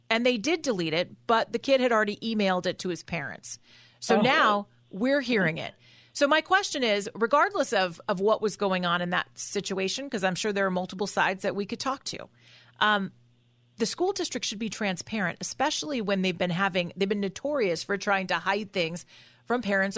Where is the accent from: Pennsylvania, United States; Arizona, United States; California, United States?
California, United States; San Fernando Valley; I mean, gosh, I grew up in the San Fernando Valley.